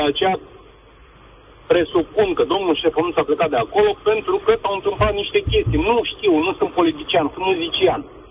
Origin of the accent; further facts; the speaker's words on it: Bucharest, Romania; Separăm lucrurile. Eu sunt din București.